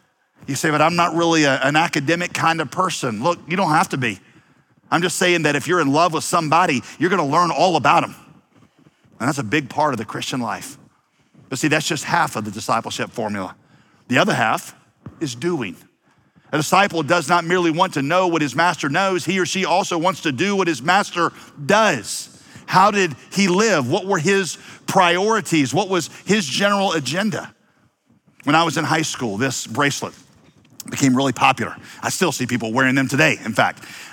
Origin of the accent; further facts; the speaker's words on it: Wheeling, West Virginia, United States; now in Yadkinville, United States; I'm from Wheeling, West Virginia, and she is from Andalusia, Alabama. Can anything good come out of Wheeling, West Virginia or Andalusia, Alabama?